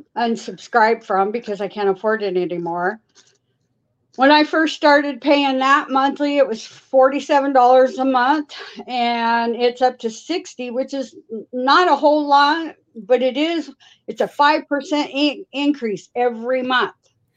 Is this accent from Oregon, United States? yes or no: yes; Coquille, Oregon, United States; I am from Coquille, Oregon.